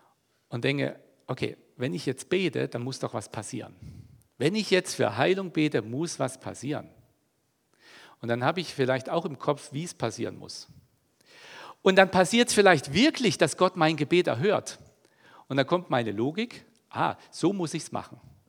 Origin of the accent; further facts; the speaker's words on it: East Germany, Germany; Ich bin ja in der DDR aufgewachsen, also so die Kindheitsjahre.